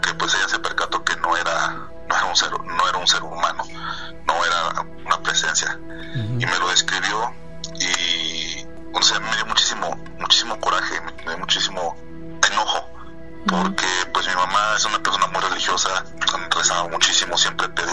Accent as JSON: {"language": "Spanish", "region": "Mexico City", "country": "Mexico", "said": "nosotros somos somos originarios de la Ciudad de México, y toda mi familia todavía vive allá."}